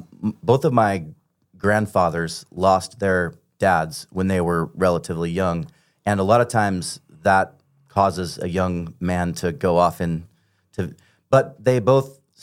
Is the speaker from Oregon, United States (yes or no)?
yes; Oregon City, Oregon, United States; I was born and raised in the Followers of Christ Church in Oregon City, and... I would say that I'm from a good pedigree.